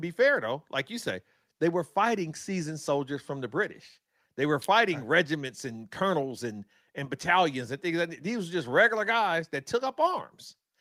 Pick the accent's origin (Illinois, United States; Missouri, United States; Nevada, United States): Illinois, United States; Peoria; when I was young, growing up in Peoria, we got off of school for Kazimierz Pulaski Day.